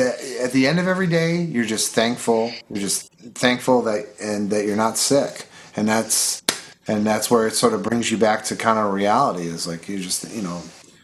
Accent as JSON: {"language": "English", "town": "Buffalo", "region": "New York", "country": "United States", "tie": "born or raised there", "said": "when I was a kid growing up in Buffalo, it was like the 80s."}